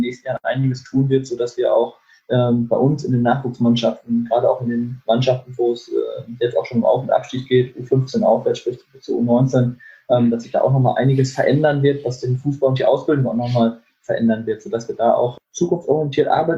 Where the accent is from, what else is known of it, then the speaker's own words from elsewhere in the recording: Lübeck, Schleswig-Holstein, Germany; now in Bielefeld, Germany; In der Tat fahre ich gerne in meinen Heimatort zurück. Ich wohne hier in Bielefeld auch, aber fahre gerne mal in den Bereich Lübeck zurück